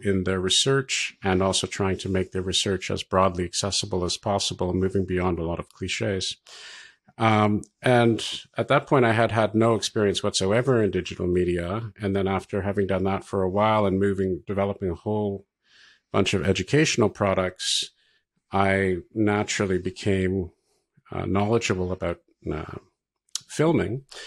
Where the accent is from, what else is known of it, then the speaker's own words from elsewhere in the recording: Toronto, Ontario, Canada; So I am Canadian by birth and by the first few decades of my life. I grew up in Toronto